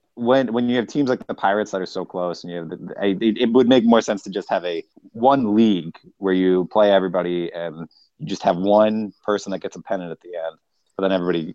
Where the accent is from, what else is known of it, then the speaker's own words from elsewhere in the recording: Biloxi, Mississippi, United States; I love the idea that the Biloxi Shuckers, my hometown team